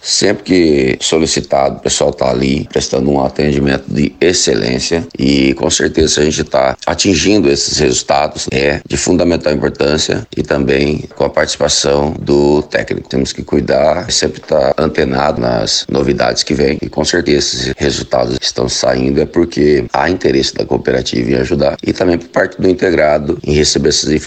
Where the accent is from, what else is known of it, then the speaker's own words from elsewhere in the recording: Ubiratã, Paraná, Brazil; Eu fico muito feliz mesmo em morar nessa região há 50 anos, nasci aqui em Ubiratã